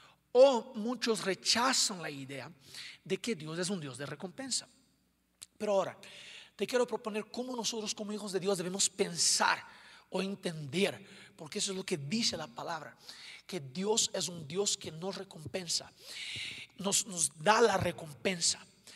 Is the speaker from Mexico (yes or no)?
no; Rio de Janeiro, Brazil; Spanish is a second language; porque yo soy de Río de Janeiro, litoral de Brasil, y me encanta la playa.